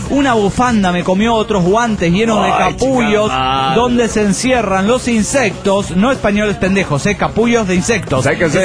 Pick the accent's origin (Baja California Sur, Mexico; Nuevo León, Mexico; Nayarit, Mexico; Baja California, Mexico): Nuevo León, Mexico; Monterrey; de Monterrey, Nuevo León, México.